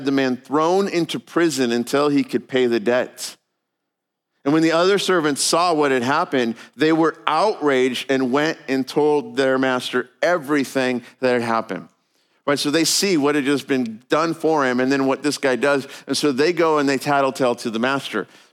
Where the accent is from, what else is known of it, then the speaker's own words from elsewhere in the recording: Los Angeles, California, United States; You know, I'm an American and I have my rights. And I grew up driving the streets of LA.